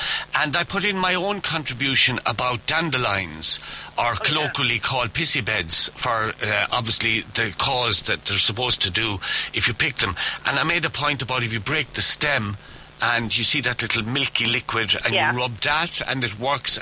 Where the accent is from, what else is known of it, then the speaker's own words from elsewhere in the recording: Munster, Ireland; as a child, in where I grew up in County Clare, it was absolutely widespread